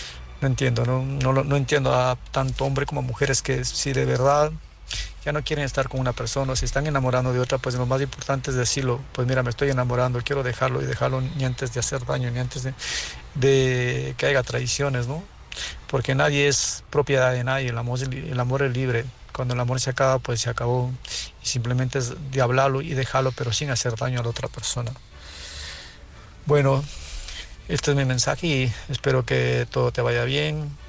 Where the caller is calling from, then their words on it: Murcia, Region of Murcia, Spain; soy de Murcia.